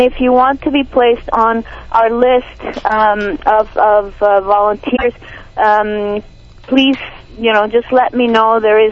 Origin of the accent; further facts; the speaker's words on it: Lima, Peru; first language Spanish; English is a second language; now in Canada; When I got to this country, and I come from Lima, Peru, so my native tongue is Spanish